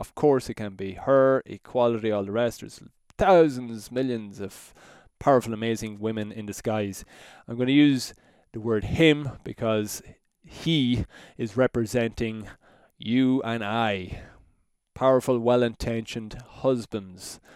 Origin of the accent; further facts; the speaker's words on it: Ireland; She's from Italy, I'm from Ireland.